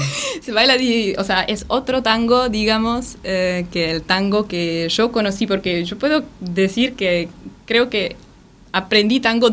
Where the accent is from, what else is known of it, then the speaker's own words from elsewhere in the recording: Slaný, Central Bohemian Region, Czechia; born there; Spanish is a second language; Yo, por ejemplo, nací en una ciudad de 15.000 habitantes, una ciudad chiquita.